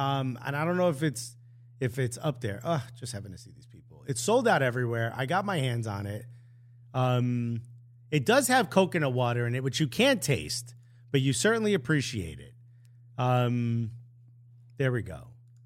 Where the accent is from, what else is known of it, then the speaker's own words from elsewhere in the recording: North West England, United Kingdom; accent: Scouse; You just don't understand my Scouse accent.